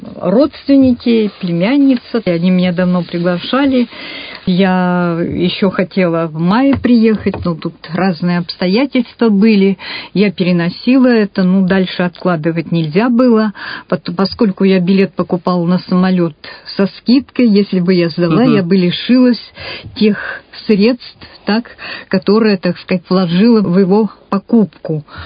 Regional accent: Irkutsk, Irkutsk Oblast, Russia; когда узнавали, что вот я из Иркутска.

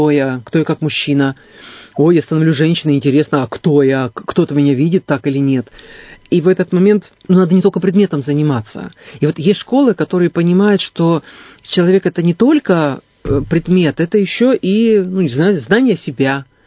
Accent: Krasnoyarsk, Krasnoyarsk Krai, Russia; Ну, я из Красноярска

